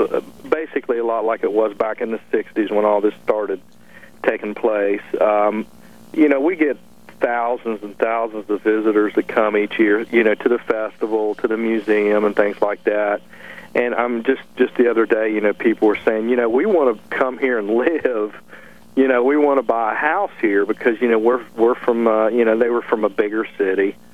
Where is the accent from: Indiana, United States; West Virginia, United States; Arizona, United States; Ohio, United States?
West Virginia, United States; Point Pleasant; I was born and raised in Point Pleasant, you know, and grew up there and spend a lot of time there even now.